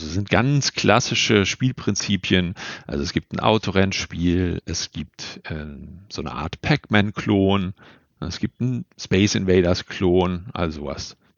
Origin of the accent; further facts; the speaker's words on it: West Germany, Germany; ich bin Wessi aus Westdeutschland und habe dieses Exponat erst durch meine Arbeit im Museum kennengelernt.